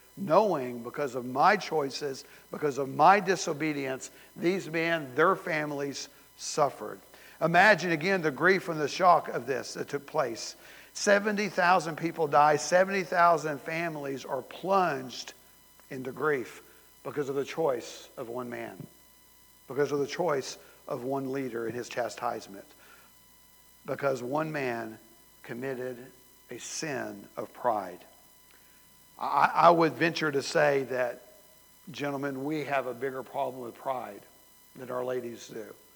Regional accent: the South, United States; I guess that was the way we grew up in the South.

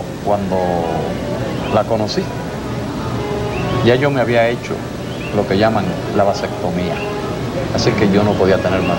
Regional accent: Puerto Rico; Yo soy puertorriqueño.

